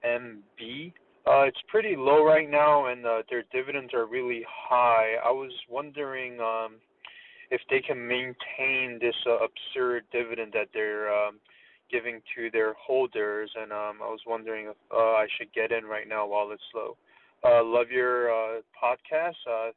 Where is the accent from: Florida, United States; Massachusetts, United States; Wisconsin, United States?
Florida, United States; I'm from Florida.